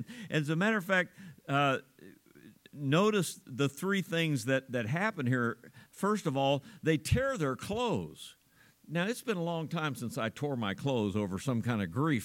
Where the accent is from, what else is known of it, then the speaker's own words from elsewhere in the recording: Oxford, Ohio, United States; this is back in my hometown of Oxford, Ohio, small town, little bitty grocery store on the corner type of thing.